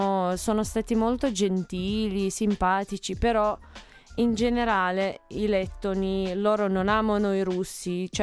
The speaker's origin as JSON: {"language": "Italian", "country": "Uzbekistan", "second_language": "Italian", "said": "Sono dall'Uzbekistan."}